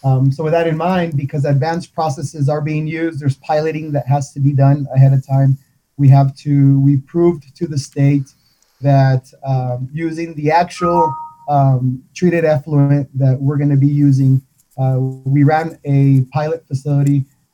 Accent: El Paso, Texas, United States; I'm born and raised in El Paso.

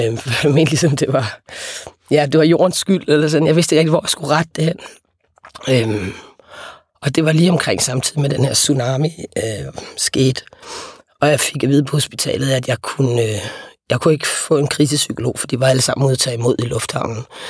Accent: Capital Region of Denmark, Denmark; Jeg er vokset op på Vestegnen

